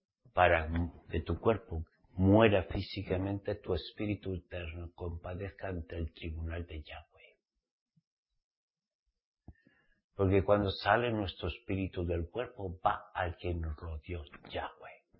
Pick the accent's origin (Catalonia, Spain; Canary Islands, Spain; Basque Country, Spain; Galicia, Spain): Basque Country, Spain; charrucas, como se dice en mi tierra, charruca, charruca, perro en vasco.